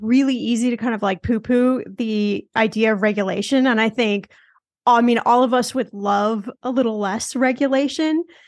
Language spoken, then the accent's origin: English; Los Angeles, California, United States; You know, we've got, I'm from Los Angeles, you know, the Staples Center, which it will always be the Staples Center to me, where the Lakers used to play